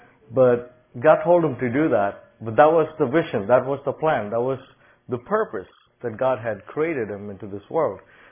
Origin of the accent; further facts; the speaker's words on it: Bangalore, Karnataka, India; born there; I'm from India. … I'm from India. And I was born in the south part of India called Bangalore. And my city, as I said, we have about 8 million people.